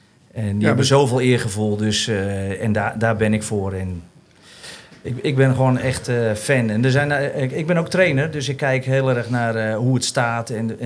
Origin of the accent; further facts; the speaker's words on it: Netherlands; Nee, ik ben Nederlander. Ik ben voor Nederland.